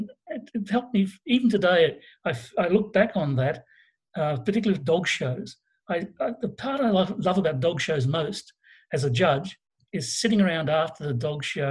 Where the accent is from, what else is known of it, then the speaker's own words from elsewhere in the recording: Rockhampton, Queensland, Australia; I come from rural Australia in a place called Rockhampton, which is a small city on the Tropic of Capricorn.